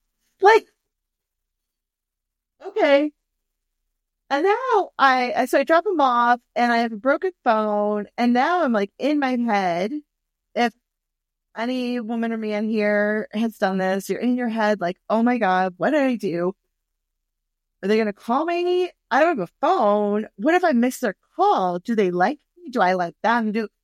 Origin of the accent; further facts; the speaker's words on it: Michigan, United States; Anyways, we find out we are from Michigan, and we grew up like 5 miles apart.